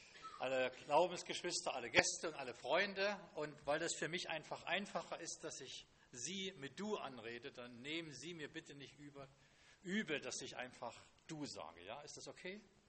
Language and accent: German; Germany; Das kenne ich noch von früher. Ich bin in der DDR groß geworden.